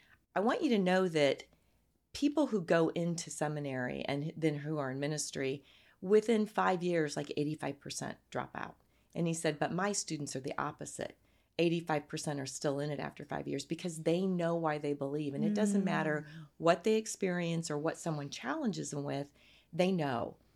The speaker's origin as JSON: {"language": "English", "town": "Fort Wayne", "region": "Indiana", "country": "United States", "said": "So I am from Indiana. I was born in Fort Wayne, which is northeast town."}